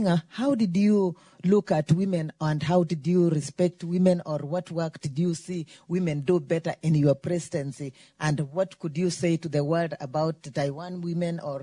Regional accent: Kenya; now in United States; I come from Kenya, though I'm an American here.

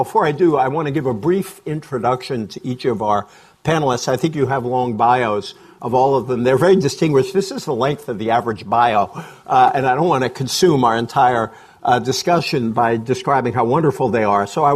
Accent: Fall River, Massachusetts, United States; Diamond Vocational School in Fall River, Massachusetts, which is my hometown. And I'm very proud of that.

